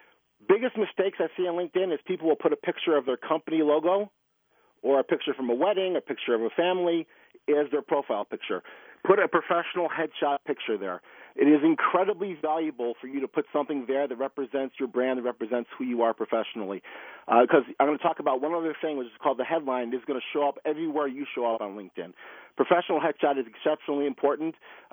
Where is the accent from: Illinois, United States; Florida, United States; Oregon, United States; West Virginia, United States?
Illinois, United States; Chicago; But being a Chicagoan myself, I'm kind of used to it